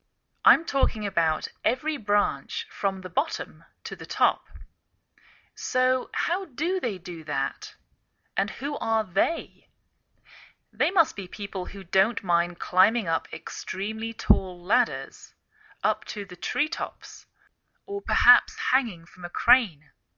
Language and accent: English; England, United Kingdom; now in United States